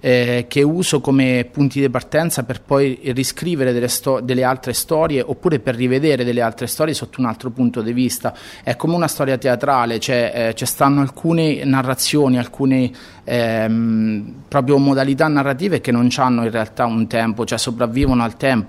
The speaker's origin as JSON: {"language": "Italian", "region": "Marche", "country": "Italy", "said": "perché io comunque vengo dalle Marche e questo sicuramente è una cosa che porto dentro, cioè che mi ha formato"}